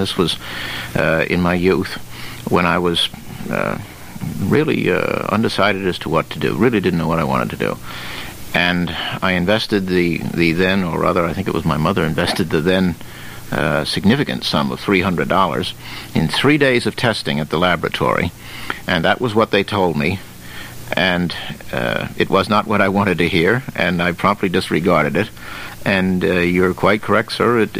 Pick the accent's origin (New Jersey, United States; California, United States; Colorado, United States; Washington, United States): New Jersey, United States; also born or lived in New York City; while I was raised in New Jersey, I actually was born in New York City and then moved over very early in my life.